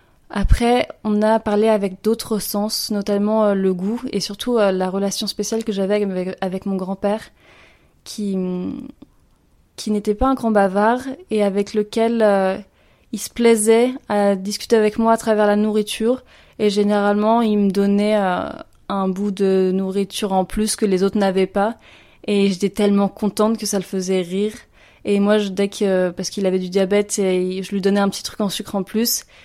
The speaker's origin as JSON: {"language": "French", "country": "France", "tie": "born or raised there", "said": "je suis franco-autrichienne, j'ai grandi en France, mais j'ai une mère autrichienne qui ne m'a pas parlé allemand étant petite."}